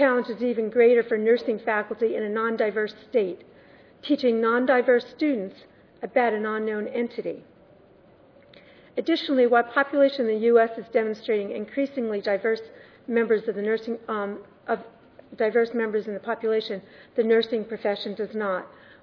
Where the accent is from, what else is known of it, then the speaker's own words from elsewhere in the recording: New York, United States; now in West Virginia, United States; I do teach at Fairmont State University, but I am originally from New York State, so I was able to see this population in a different way.